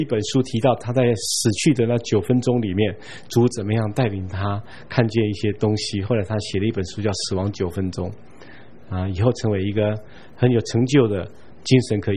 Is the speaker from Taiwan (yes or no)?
yes; Taiwan; 可能认出我们是台湾来的。